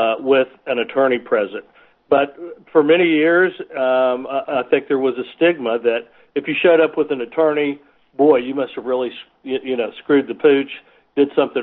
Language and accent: English; Tulsa, Oklahoma, United States; I'm originally from Tulsa, Oklahoma, and I was a police officer here for about 5 years in the early 80s